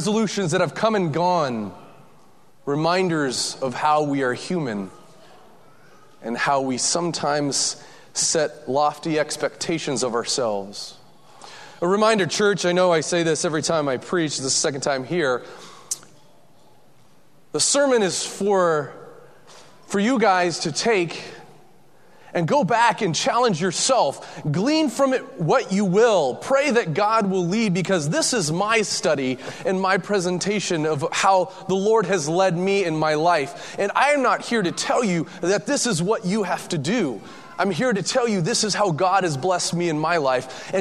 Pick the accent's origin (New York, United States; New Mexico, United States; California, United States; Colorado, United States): Colorado, United States; also born or lived in Washington; I come from Colorado and Washington State, where we actually have snow